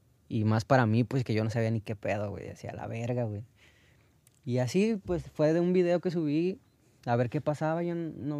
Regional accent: Guadalajara, Jalisco, Mexico; Mi infancia en Guanatos. Pues muy normal, la neta.

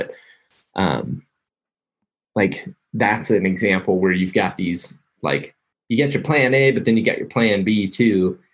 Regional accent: Ohio, United States; also born or lived in Iowa; I was a resident there for 5 years, and then I grew up in Ohio. So I've got like a lot of ties to Iowa and Ohio.

